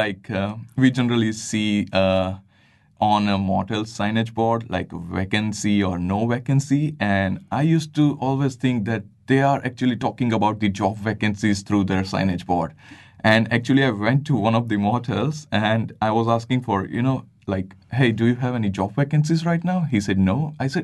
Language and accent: English; India; English is a second language; now in Christchurch, New Zealand; Well, I'm from India.